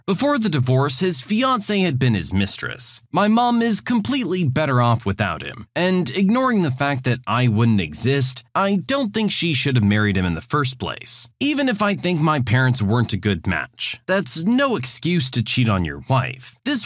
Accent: Scotland, United Kingdom; This is typically slang reserved for English, and I'm Scottish.

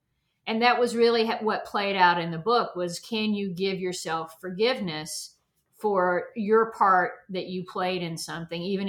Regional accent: the South, United States; Well, it's, you know, I come from the South, and everything has a story.

